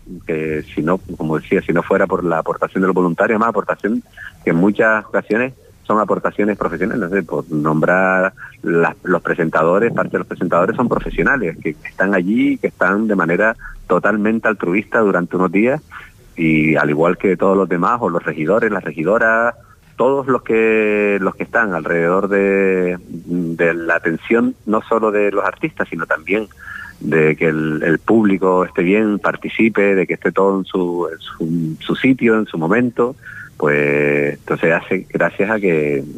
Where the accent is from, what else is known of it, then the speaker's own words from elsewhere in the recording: Canary Islands, Spain; Yo soy de Gran Canaria, estoy muy ligado a Fuerteventura